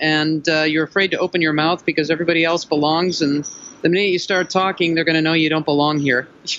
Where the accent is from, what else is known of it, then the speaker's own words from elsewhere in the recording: United States; I'm certainly not going to offer my opinion because I'm an American.